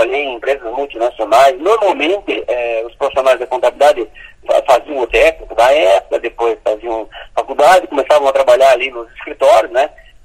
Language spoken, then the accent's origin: Portuguese; Paranavaí, Paraná, Brazil; now in Curitiba, Brazil; eu sou do interior do Paraná, sou do Paranavaí.